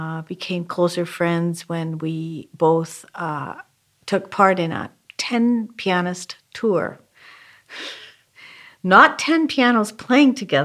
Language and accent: English; Canada; I mean, I'm Canadian, so I can relate a little bit between Canadian audiences and American audiences